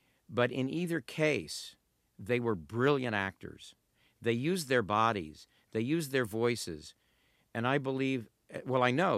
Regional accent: Corpus Christi, Texas, United States; also born or lived in Odessa, Texas; So I grew up in Odessa, Texas for two years of my childhood, 20 miles from George W. Bush in Midland, who was growing up there at the same time. Most of my Texas years were in Corpus Christi down on the Gulf Coast

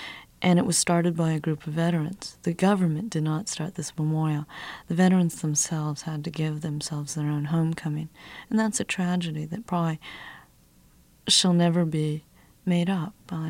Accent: Ohio, United States; I grew up in Ohio. Not Kent State, but Ohio University had a lot of the riots that my parents sort of, you know, kept me away from.

